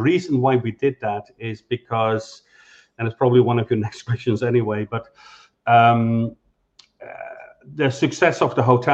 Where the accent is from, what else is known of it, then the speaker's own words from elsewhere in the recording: Netherlands; But I'm from Holland originally.